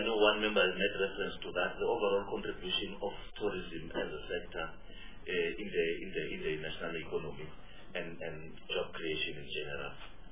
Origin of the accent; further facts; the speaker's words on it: Tembeletu, Mpumalanga, South Africa; I come from Mpumalanga, a small village called Tembeletu.